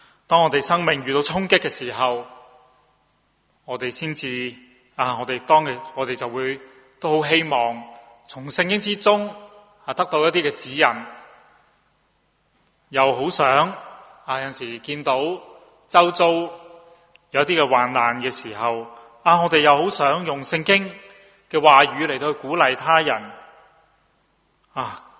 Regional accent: China; 我哋中國人所講食而不知其味嘅

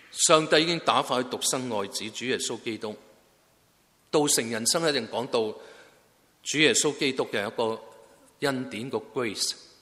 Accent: China; 但如果用我们中国人来讲淋漓尽致描述到爱

